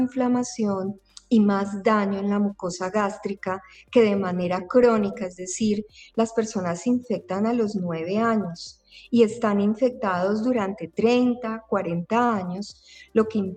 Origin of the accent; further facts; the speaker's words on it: Colombia; desde el entendimiento de nuestra realidad como sociedad colombiana y nuestro contexto colombiano